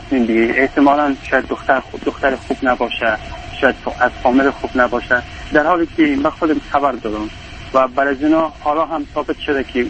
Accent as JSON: {"language": "Persian", "country": "Afghanistan", "said": "ما شاید در اقوام افغانستان خبر باشین ما هزاره هستیم"}